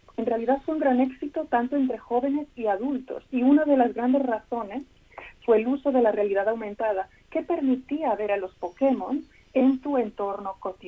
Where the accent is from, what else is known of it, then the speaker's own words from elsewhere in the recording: Tarragona, Catalonia, Spain; born there; Yo nací en Tarragona, que es, bueno, está situado comarca de Tarragona, en Cataluña, exactamente, sí, en 1987.